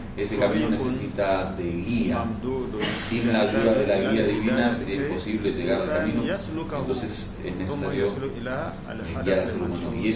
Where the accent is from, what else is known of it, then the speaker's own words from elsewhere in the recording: Côte d’Ivoire; Spanish is a second language; now in Spain; Les doy la bienvenida a ustedes que vienen de España. Yo soy de Costa de Marfil.